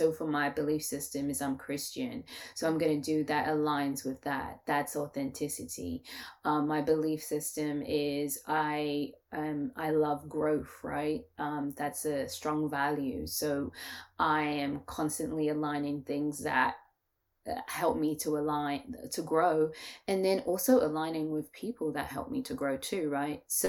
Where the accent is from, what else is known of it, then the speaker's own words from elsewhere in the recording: London, United Kingdom; now in Georgia, United States; I am from London, born and raised.